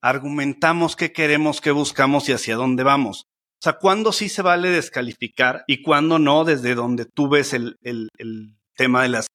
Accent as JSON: {"language": "Spanish", "country": "Mexico", "tie": "born there", "said": "yo soy latino, yo nací aquí en México"}